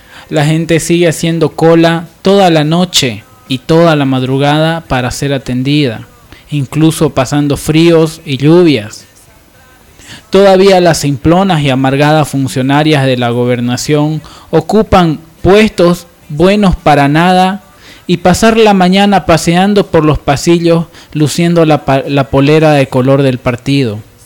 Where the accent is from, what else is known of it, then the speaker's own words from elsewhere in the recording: Bolivia; la incapacidad que hemos tenido como bolivianos de desmitificar este tema